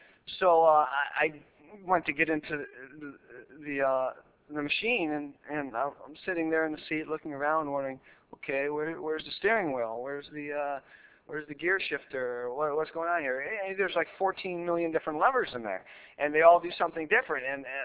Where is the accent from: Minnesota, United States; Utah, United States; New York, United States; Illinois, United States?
New York, United States; Buffalo; born there; also born or lived in Syracuse / Rochester; I was born in Buffalo. I lived in Syracuse for 5 or 6 years, then outside of Rochester for another 3 or 4 years.